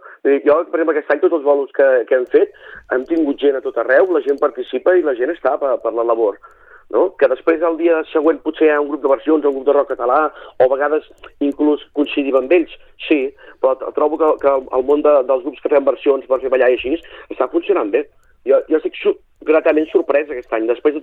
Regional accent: Canet de Mar, Catalonia, Spain; jo per exemple soc de Canet de Mar

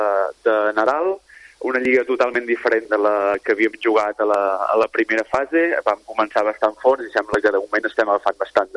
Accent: Torroella de Montgrí, Catalonia, Spain; now in Sabadell, Spain; jo sóc originari de Torroella de Montgrí, que és el Baix Empordà, un poble petit, però que hi ha hagut rugby des de fa 15 anys, llavors vaig estar jugant allà amb l'escola, llavors amb el sènior, i llavors per motius d'estudi laboral vaig acabar a Sabadell

